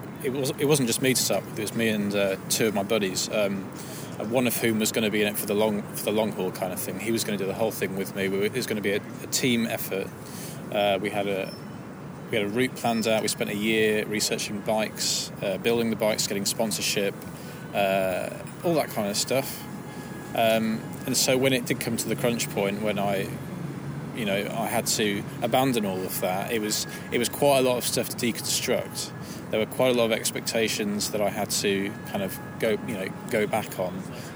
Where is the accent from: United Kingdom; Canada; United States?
United Kingdom; England; I'm from England, small town England.